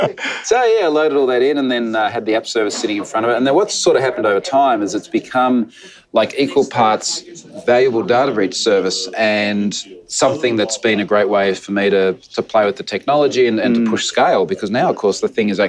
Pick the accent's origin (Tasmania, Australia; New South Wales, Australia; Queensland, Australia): Queensland, Australia; Gold Coast; I'm from the Gold Coast, Australia.